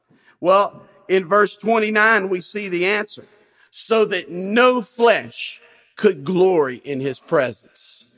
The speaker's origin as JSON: {"language": "English", "region": "Louisiana", "country": "United States", "tie": "born or raised there", "said": "You know, my home state, Louisiana, in Mississippi, year in and year out, go back and forth vying for the wonderful position of being the most impoverished states in the entire country."}